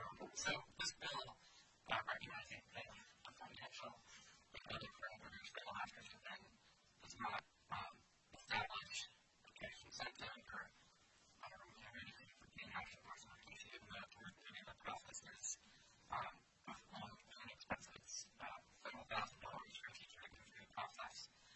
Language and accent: English; Kenya; I know growing up in Kenya